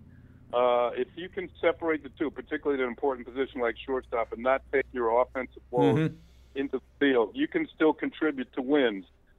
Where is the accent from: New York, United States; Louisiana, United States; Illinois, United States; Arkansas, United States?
New York, United States; Even though I grew up in New York and then during high school, sometimes the snow was coming down.